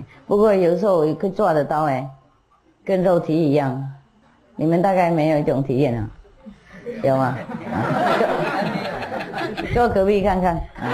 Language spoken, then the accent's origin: Chinese; Taiwan; 我们台湾人也是这样子吗？急什么？